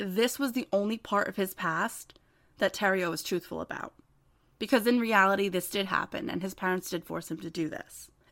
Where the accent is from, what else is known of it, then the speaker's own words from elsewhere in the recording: New Jersey, United States; I just do, and I can't help that I'm from New Jersey, and I apologize about all of these things.